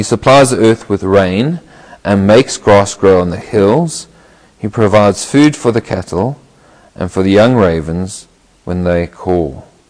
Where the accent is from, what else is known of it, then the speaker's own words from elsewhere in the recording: South Africa; now in United Kingdom; especially when growing up in South Africa, where it's either sort of hot or less hot, or dry and more dry